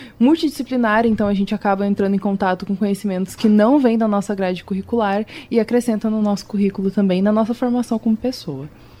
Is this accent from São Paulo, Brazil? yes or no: no; Buritis, Rondônia, Brazil; eu tenho 22 anos, também estou no terceiro ano de graduação em administração, sou natural de Buritis, Rondônia